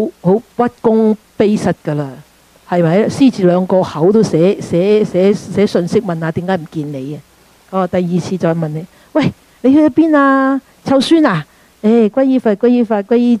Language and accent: Cantonese; China; 我哋中国人成日讲嘛，相嗌唔好口啊嘛